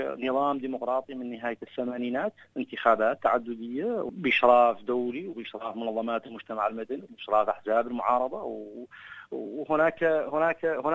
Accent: Mauritania; فنحن عرب، فنحن لبنانيين، فنحن موريتانيين، لبناني موريتاني، تربينا على النزعة العربية

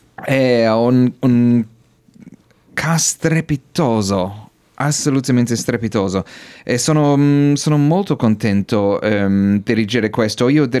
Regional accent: Australia; Italian is a second language; moved away; sono australiano, questa è la mia prima volta per dirigere in Australia, nel mio paese. Era dopo 20 anni fuori

